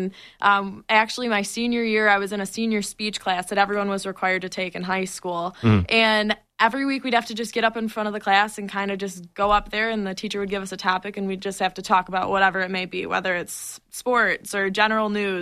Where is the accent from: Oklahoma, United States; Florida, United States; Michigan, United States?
Michigan, United States; Milford; I'm from Milford, Michigan, so in the metro Detroit area, an hour northwest.